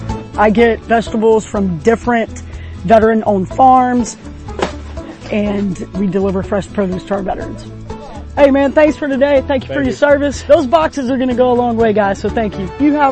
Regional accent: Fayetteville, North Carolina, United States; I grew up here in Fayetteville. Fayetteville is home to Fort Liberty, formerly Fort Bragg, home of the Special Operations Command, 82nd Airborne.

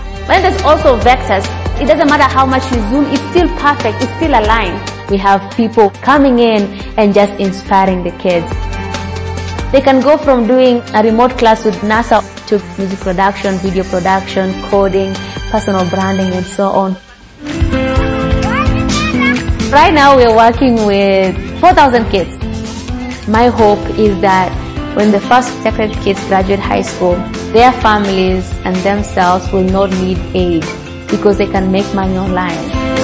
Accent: Mogotio, Baringo County, Kenya; I am from Mogotio, which is a small village in rural Kenya. And there isn't much of an economic activity here.

